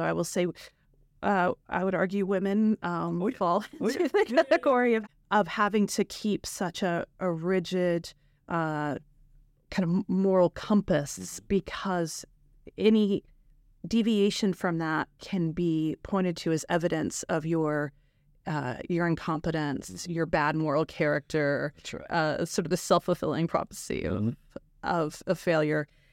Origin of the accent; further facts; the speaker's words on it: Appalachia, United States; I'm from Appalachia.